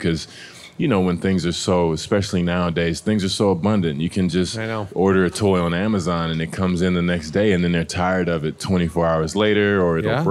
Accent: Texas, United States; I'm from Texas.

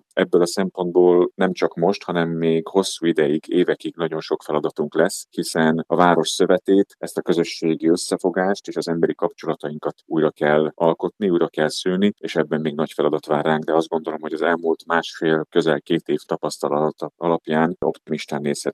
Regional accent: Zalaegerszeg, Zala, Hungary; a szülővárosomnak, az Zalaegerszeg polgárainak a szavazatai

